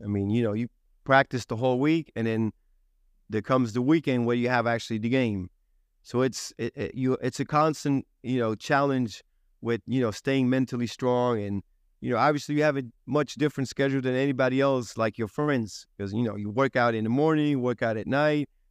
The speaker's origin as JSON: {"language": "English", "country": "Luxembourg", "tie": "born or raised there", "also_born_or_lived": "Czechoslovakia", "said": "I was born in the Czechoslovakia, and then in 85, when I was four, we came to Luxembourg, and obviously Luxembourg is a richer country and just way more options."}